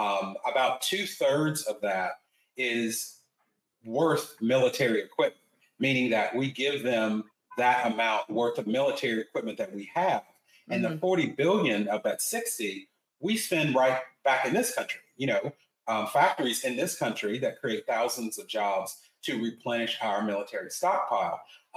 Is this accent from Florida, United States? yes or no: no; North Carolina, United States; You know, I'm from North Carolina, as you can hear from my accents. I'm American, but I've also spent a lot of time abroad